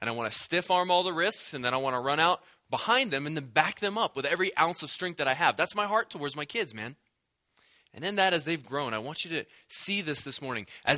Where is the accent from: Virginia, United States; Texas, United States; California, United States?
Virginia, United States; I'm from Virginia.